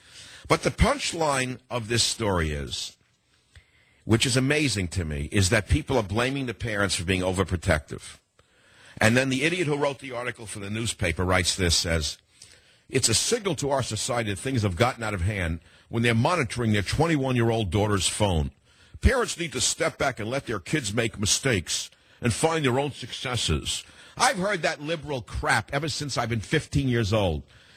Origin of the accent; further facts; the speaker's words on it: San Francisco, California, United States; Not one call from my hometown of San Francisco.